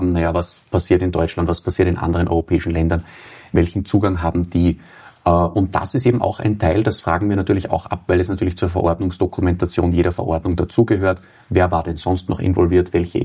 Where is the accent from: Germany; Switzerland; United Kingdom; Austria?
Austria; Und es haben ja auch bei uns in Österreich die Gesundheitsminister gewechselt.